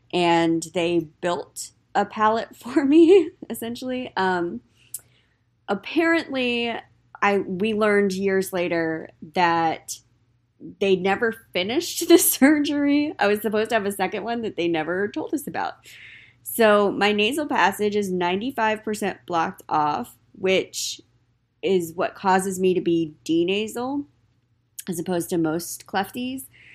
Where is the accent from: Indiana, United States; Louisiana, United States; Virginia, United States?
Virginia, United States; I was born in Harrisonburg, Virginia, and raised in Rockingham County, so pretty much the same area my entire life.